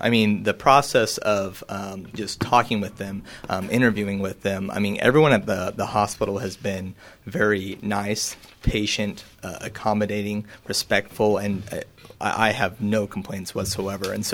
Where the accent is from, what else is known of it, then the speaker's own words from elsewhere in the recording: Hoisington, Kansas, United States; So I'm from Hoisington, Kansas, born and raised.